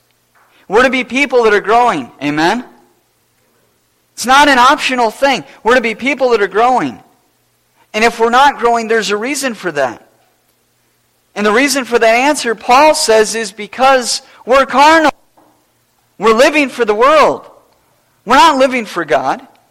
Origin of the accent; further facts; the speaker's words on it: Iowa, United States; And growing up in Iowa, there's no major league baseball team in Iowa. And so I remember living on the Iowa-Minnesota border.